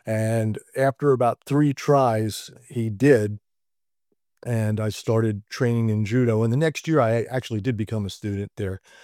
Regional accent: Hialeah, Florida, United States; growing up in Hialeah, there was a lot of judo clubs and stuff, but there wasn't a lot of karate things going on.

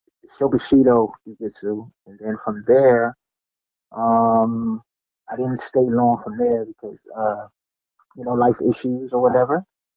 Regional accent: Trenton, New Jersey, United States; I'm from Trenton, New Jersey. We got 7.5 miles away from everywhere.

